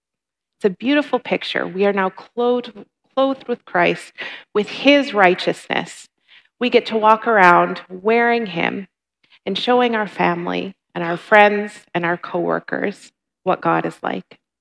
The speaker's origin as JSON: {"language": "English", "region": "Minnesota", "country": "United States", "tie": "born or raised there", "said": "I grew up in Minnesota. It's known for thousands and thousands of lakes."}